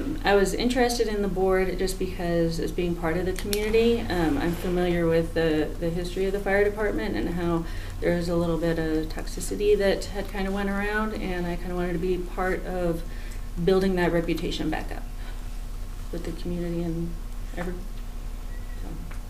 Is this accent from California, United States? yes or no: yes; California, United States; moved away as an adult; also born or lived in Texas / Missouri; I born and raised in California, moved out of there when I was 30 years old, went to Texas for about a year, hated it, went to Missouri, stayed there for 13 years.